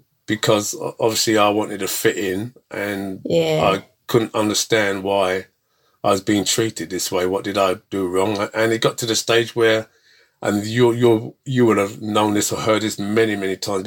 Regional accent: London, United Kingdom; I grew up in North London, Highgate. I initially was born in a place called Barber Street, which is Caledonian Road, which is behind Pentonville Prison.

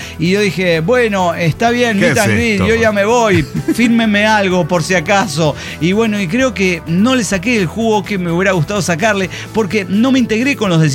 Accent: Mexico; Creo que tuve mucha suerte de empezar a oírlos en el mismo año que fue el aterrizaje en mi país

